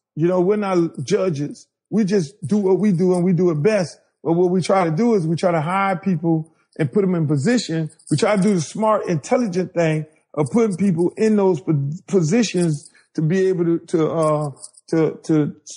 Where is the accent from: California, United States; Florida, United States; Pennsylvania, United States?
Florida, United States; Miami; I'm a guy from Miami. I'm all about Miami. Everything that I do is about Miami, the music, the sound, the look, the album covers, the videos and all that.